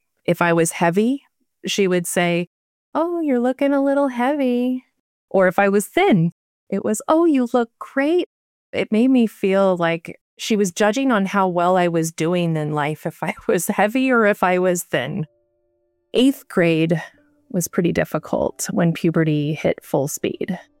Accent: Midwest, United States; I grew up in the Midwest.

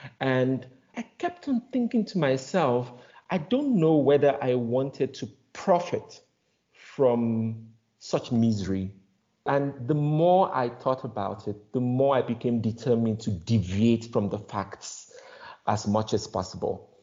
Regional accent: Nigeria; Not the psychology background, not the fact that I'm Nigerian, but the fact that I'm a screenwriter.

